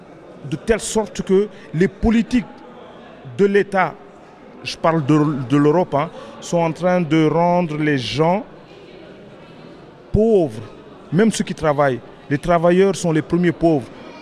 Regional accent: Senegal; now in Belgium; parce que je ne me sens pas encore belge. J'ai marié une Belge, mais je suis sénégalais.

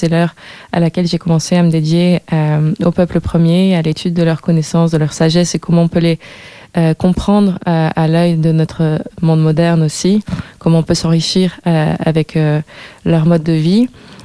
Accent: France; je suis française

